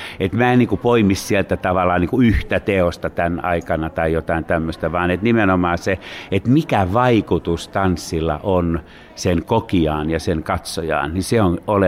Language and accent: Finnish; Pori, Satakunta, Finland; Et meillähän on sama tausta sikäli, että me molemmat tulemme Porista.